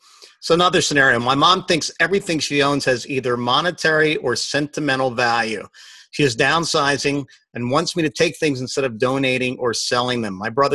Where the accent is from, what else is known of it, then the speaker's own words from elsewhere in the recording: Philadelphia, Pennsylvania, United States; Yeah, and so just so you know, I'm originally from Philadelphia